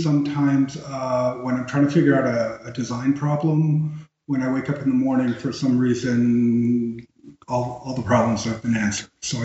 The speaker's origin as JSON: {"language": "English", "country": "Canada", "said": "Yes, I'm Canadian."}